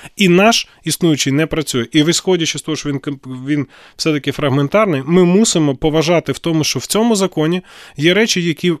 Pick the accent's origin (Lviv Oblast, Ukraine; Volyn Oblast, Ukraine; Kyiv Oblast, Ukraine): Volyn Oblast, Ukraine; Kovel; у мене в місті Ковеля, звідки я родом